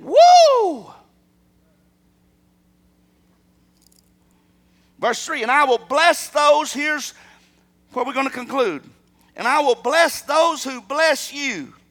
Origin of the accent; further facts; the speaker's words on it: Arkansas, United States; You went to another country, say, I'm from Arkansas.